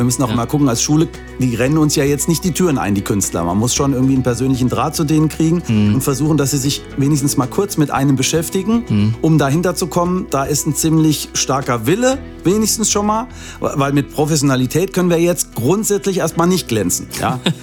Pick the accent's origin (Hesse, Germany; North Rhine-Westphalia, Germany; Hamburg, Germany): Hesse, Germany; Ich komme nämlich eigentlich aus der Marburger Gegend